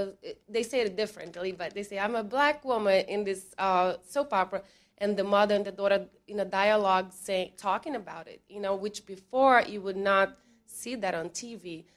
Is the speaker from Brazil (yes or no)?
yes; Brazil; now in United States; And when I grew up in Brazil, I never thought of my skin color, never.